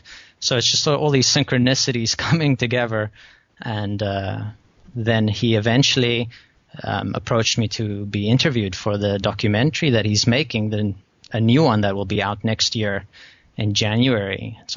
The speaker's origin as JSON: {"language": "English", "town": "Winnipeg", "region": "Manitoba", "country": "Canada", "tie": "born or raised there", "said": "Originally, I was in a store here in Winnipeg, in my hometown Winnipeg"}